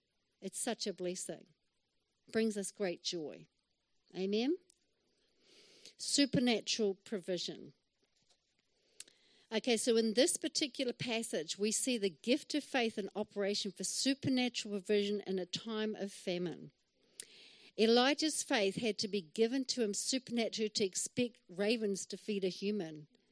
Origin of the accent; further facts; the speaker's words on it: New Zealand; I'm Kiwi, hello.